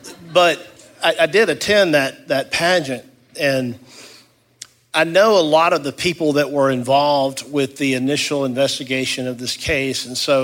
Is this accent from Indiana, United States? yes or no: no; Tifton, Georgia, United States; I grew up in Tifton, just a few miles away.